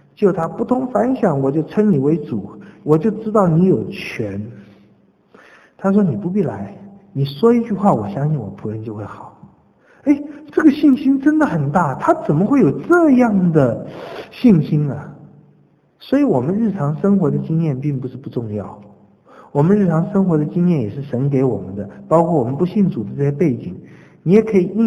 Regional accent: China; 我们中国人，君视臣如草芥，臣视君如仇寇。

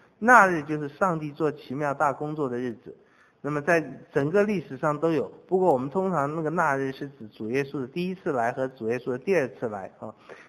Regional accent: Taiwan; 我们台湾人真是把什么东西都吃掉

